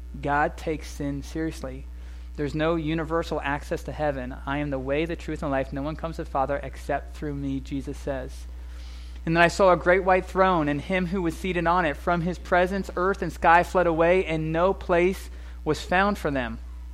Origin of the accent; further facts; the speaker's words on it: Bermuda; Whether you're from America, I'm from Bermuda.